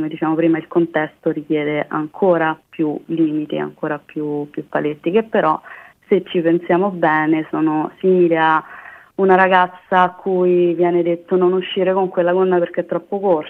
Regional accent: Latina, Lazio, Italy; a parte nella mia città natale, io sono di Latina

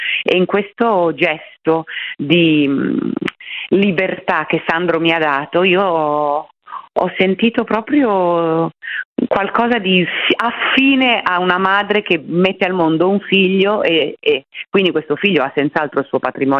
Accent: Milan, Lombardy, Italy; il fatto che io sono milanese.

